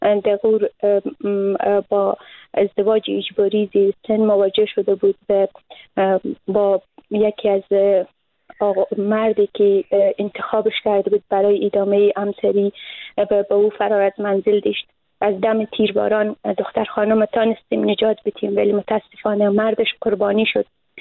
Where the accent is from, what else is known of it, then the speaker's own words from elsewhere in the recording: Afghanistan; ما اوقدر قربانی شده این فکر کنم ما زنا اوقدر به محیط افغانستان و به محیط فرهنگی کشورمان متاسفانه در دهه‌های جنگ قربانی شده ایم